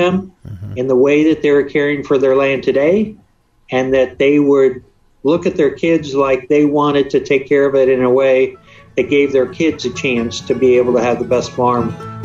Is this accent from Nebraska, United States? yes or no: no; Iowa, United States; So I'm from Iowa and had been Secretary of Ag there.